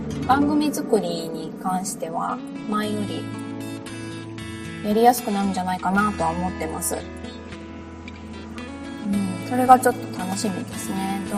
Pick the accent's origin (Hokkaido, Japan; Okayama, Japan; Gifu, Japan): Okayama, Japan; also born or lived in Hiroshima; 岡山で生まれて、ずっと岡山で育って、間3年間ぐらいだけ広島にいたことがありまして、それからまたずっと岡山にいたので、今までの人生でほぼ岡山